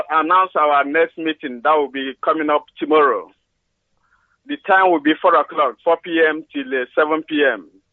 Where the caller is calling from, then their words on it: Oslo, Norway; I'm calling from Oslo in Norway.